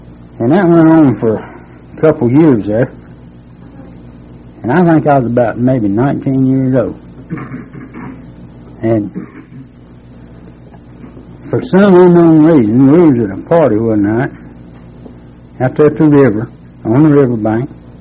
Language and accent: English; Statesville, North Carolina, United States; But like I said, I am from Statesville. I was born and raised there, and, well, I come from a poor family, really.